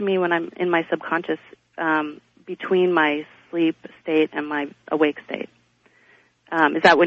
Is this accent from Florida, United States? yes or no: no; San Diego, California, United States; And I'm from San Diego.